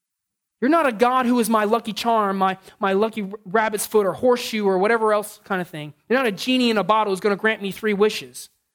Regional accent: San Diego, California, United States; I grew up in San Diego. Spanish is like a second language there. I mean, it really is. We're right on the border.

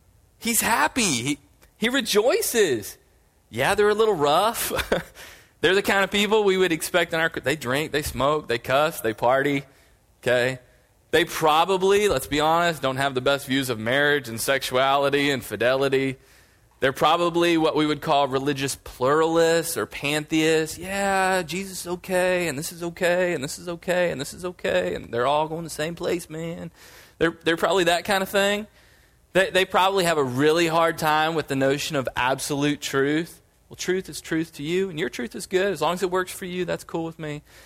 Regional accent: the South, United States; I grew up in the South.

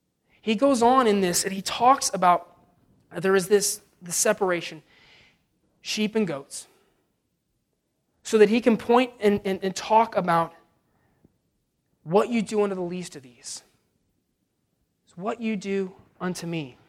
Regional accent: California, United States; And I grew up in California. Most people don't think about California as a lot of farming

